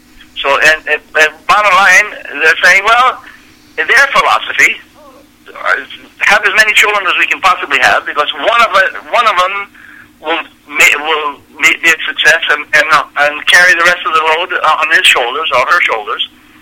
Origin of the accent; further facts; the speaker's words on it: Haiti; when I was growing up in Haiti, there were a maximum of 2 million people in Haiti.